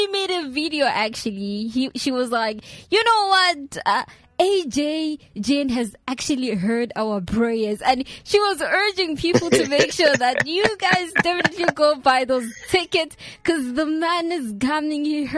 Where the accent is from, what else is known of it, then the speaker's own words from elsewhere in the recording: South Africa; I think that is the biggest news for me, as I'm South African.